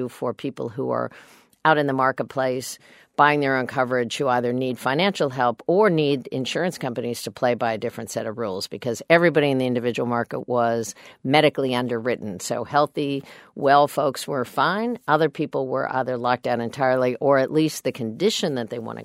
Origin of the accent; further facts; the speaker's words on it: Kansas, United States; Well, I'm a Democrat from Kansas, so I have to be an optimist.